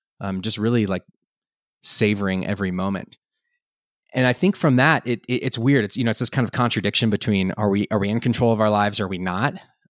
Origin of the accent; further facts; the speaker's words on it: Austin, Texas, United States; now in Boulder, United States; I moved back to Boulder, or I moved to Boulder. I was originally from Austin.